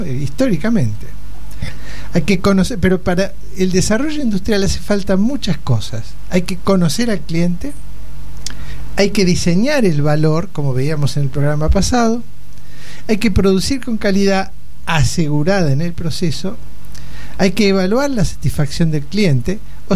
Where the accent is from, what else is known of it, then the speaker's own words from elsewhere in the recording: Argentina; Es un trabajo que me enorgullece como argentino.